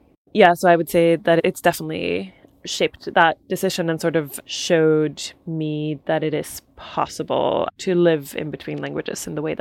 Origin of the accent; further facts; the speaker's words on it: Sweden; moved away as an adult; now in Finland; I grew up in Sweden. My mom is Finnish, and so there was a lot of languages already there in my family.